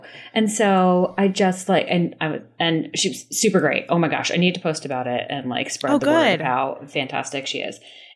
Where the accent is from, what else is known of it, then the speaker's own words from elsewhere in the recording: the South, United States; now in New York, United States; But I grew up in the South and I was like, oh, I'm just going to come to New York, cut my teeth, and then go back South.